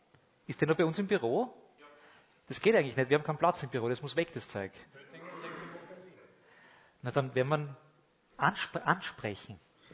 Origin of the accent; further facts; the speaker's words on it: Stockerau, Lower Austria, Austria; Ich bin ja aus Stockerau, ich komme ja aus Stockerau.